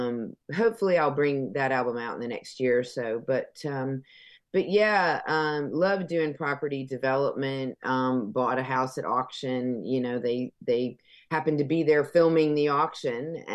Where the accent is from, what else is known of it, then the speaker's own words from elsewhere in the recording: United States; now in Tennessee, United States; So, you know, there's that London gray, and I'm originally from Florida, Georgia.